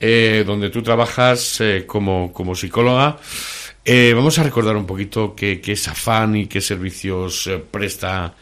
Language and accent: Spanish; Spain; con lo tocones que somos los españoles